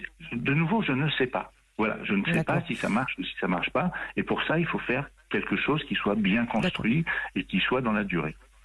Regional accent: France; nous sommes pas des Taïwanais, nous sommes des Français.

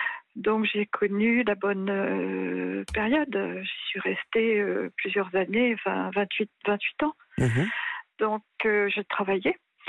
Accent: Normandy, France; also born or lived in Africa; D'abord en Normandie où j'ai grandi. Je dis bien j'ai grandi, je ne suis pas née en Normandie, je suis née en Afrique.

